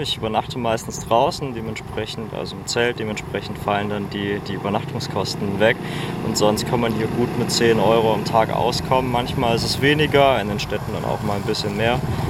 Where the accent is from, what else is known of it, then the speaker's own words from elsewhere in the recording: Aachen, North Rhine-Westphalia, Germany; Ich komme aus Aachen.